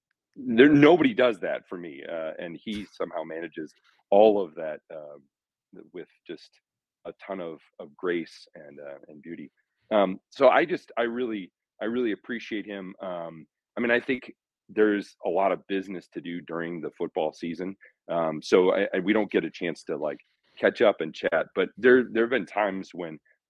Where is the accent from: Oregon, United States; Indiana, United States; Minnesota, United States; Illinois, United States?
Minnesota, United States; St. Paul; Yeah, so I grew up in St. Paul, Minnesota.